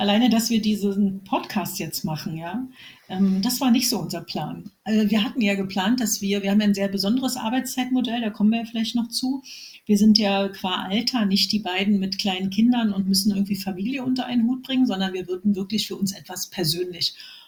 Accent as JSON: {"language": "German", "region": "Berlin", "country": "Germany", "said": "ich bin Berlinerin, wie man hört."}